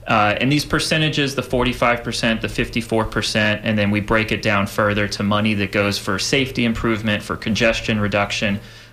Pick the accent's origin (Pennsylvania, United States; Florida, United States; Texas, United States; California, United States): Florida, United States; Tampa; I grew up here. I grew up in the Carrollwood area.